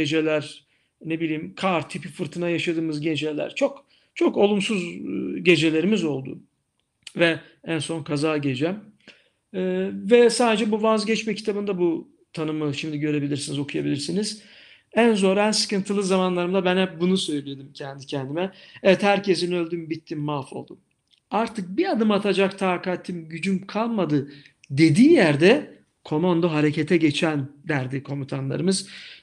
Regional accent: Silifke, Mersin, Turkey; Evet ben 1971 doğumluyum. Silifke doğumluyum. Mersin Silifkeliyim.

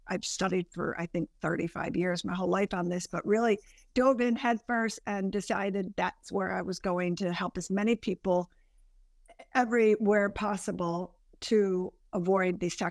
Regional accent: Buffalo, New York, United States; So I grew up, born and raised in Buffalo, New York, which is actually where I am today, and a very close-knit family.

